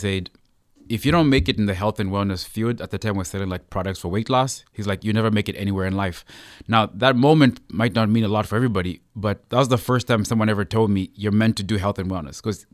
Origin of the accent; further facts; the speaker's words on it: Zambia; now in Montreal, Canada; I come from Africa, Zambia.